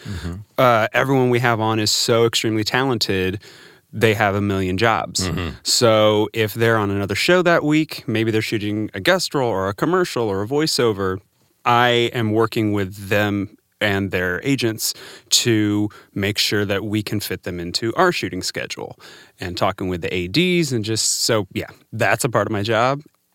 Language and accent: English; California, United States; I am from Southern California.